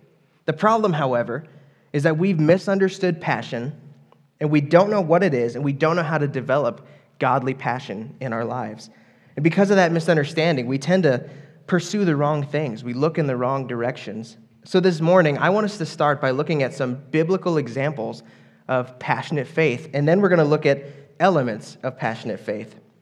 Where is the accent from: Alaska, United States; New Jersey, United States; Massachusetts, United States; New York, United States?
Alaska, United States; You know, growing up in Alaska, I had many opportunities to go camping.